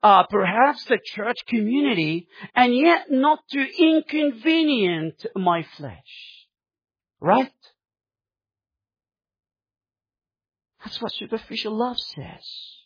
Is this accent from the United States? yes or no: no; Egypt; English is a second language; I come from Egypt. We do the same thing. We give them numbers. We don't give them names.